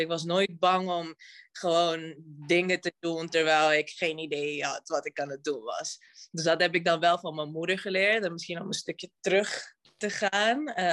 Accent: Bonaire, Caribbean Netherlands; first language Spanish; Dutch is a second language; Ik kom uit Bonaire. Mijn ouders zijn Dominicaans. Dus ik ben opgegroeid in een... We spraken Spaans thuis. En met mijn vrienden sprak ik papiaments.

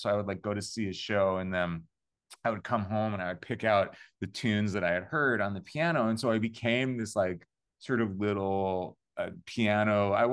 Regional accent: Long Island, New York, United States; I mean, so I'm from Long Island, New York. I come from sort of like ultimate suburbia.

